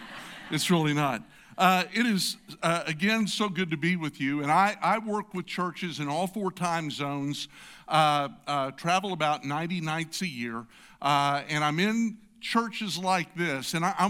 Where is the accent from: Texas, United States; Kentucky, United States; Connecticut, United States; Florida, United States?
Texas, United States; San Antonio; I'm from San Antonio, Texas, home of some Air Force bases and a little organization called USAA.